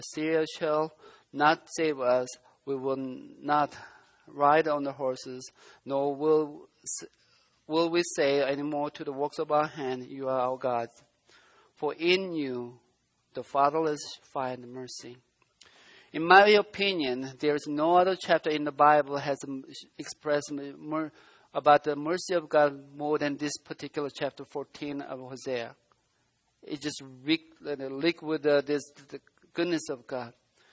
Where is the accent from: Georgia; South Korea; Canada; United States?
South Korea; English is a second language; When I was a kid, I was growing up in South Korea.